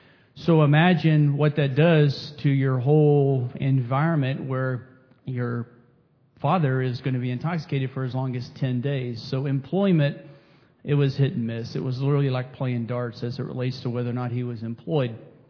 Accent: Monahans, Texas, United States; So I come to you from Monahans, Texas. It's a great place to be from. Grew up in poverty.

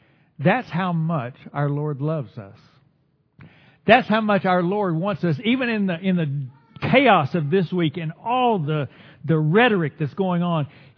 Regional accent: Dallas, Texas, United States; Now, I grew up in North Dallas. It was the good side of Dallas.

